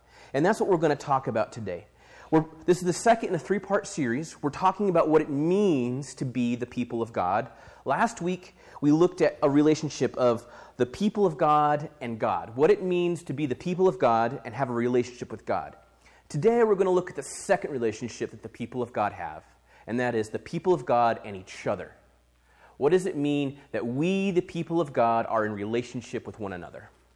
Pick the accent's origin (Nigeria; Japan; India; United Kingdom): Japan; also born or lived in Colorado, United States; I grew up in Japan. My parents were missionaries. And so a big part of my story, my identity, kind of comes from the idea of being a TCK. That's a third culture kid.